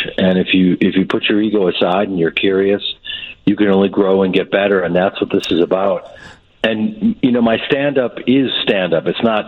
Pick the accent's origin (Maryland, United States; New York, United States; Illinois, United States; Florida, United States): Illinois, United States; Evanston; when I grew up in Evanston at the Piven Theater